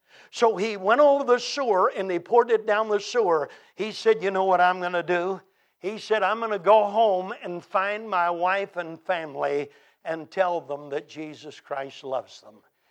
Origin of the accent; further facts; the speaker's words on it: the South, United States; I said, sir, I'm from the South, and in the South, the man who occupies the first chair is either the owner or the manager of the shop.